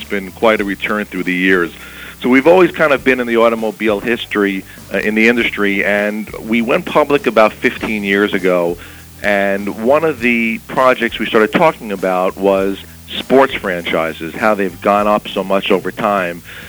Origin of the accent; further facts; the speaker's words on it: Roslyn, New York, United States; I grew up on Roslyn, Long Island, so I went to high school out there, and my parents still live out there in Old Westbury.